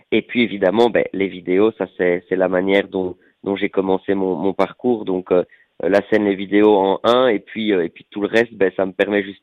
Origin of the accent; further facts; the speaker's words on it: Belgium; now in France; de continuer à tenter de me faire ma petite place en France en tant que petit Belge.